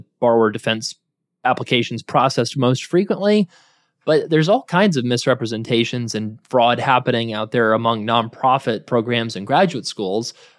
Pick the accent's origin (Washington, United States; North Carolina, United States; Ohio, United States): North Carolina, United States; So, for example, I'm going to use my home state of North Carolina as an example.